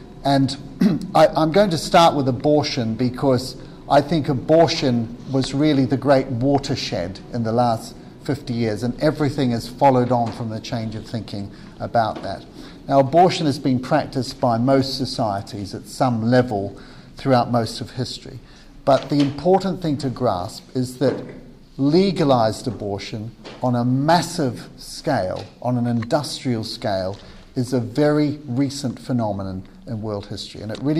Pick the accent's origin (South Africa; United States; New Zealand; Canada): New Zealand; now in United Kingdom; I come from New Zealand. I was a medical missionary in Africa